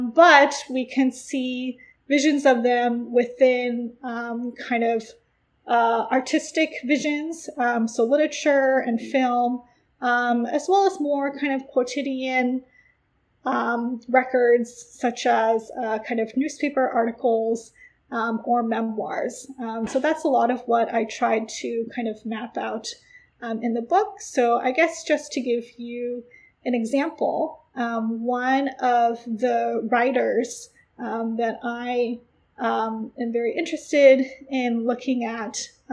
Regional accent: Oceanside, California, United States; I grew up in Oceanside, California, kind of in the shadow of Camp Pendleton

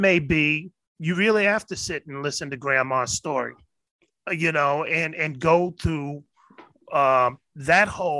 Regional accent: Oakland, California, United States; we're from Oakland.

